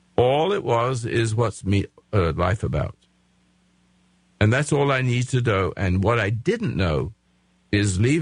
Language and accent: English; England, United Kingdom; accent: English; now in Grants Pass, United States; I still got my English accent.